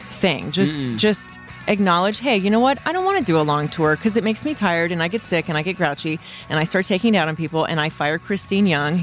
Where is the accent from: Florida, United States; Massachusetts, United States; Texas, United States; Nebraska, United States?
Texas, United States; Because growing up in North Central Texas